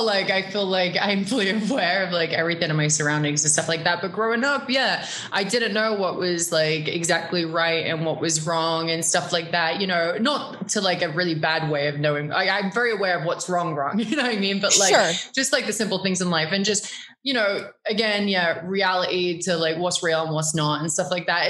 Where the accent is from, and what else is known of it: Norwich, East of England, United Kingdom; born or raised there